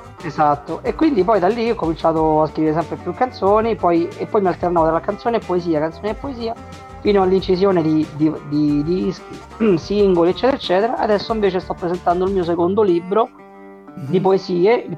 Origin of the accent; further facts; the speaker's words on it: Lazio, Italy; accent: Roman; senti il mio romanesco come accentuato.